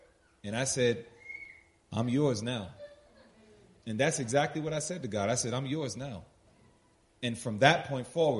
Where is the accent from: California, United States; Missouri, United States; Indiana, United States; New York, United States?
New York, United States; Queens; I'm from Hollis, Queens, New York.